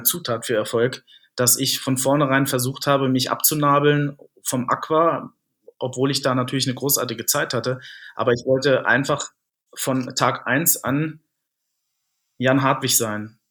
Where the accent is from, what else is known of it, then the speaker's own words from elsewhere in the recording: Lower Saxony, Germany; Ich komme aus Niedersachsen.